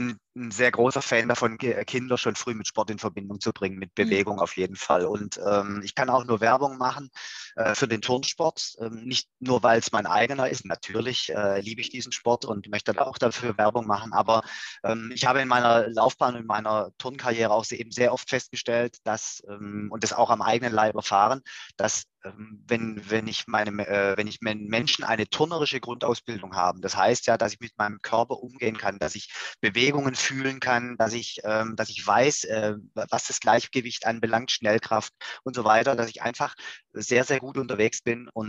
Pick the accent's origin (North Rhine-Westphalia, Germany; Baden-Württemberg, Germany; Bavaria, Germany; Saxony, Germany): Baden-Württemberg, Germany; Waiblingen; born there; ich bin ja gebürtiger Waiblinger, die Stauferstadt Waiblingen